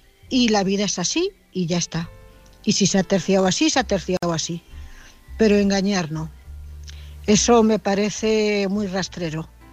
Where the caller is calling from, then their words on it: Cuenca, Castilla-La Mancha, Spain; de Cuenca.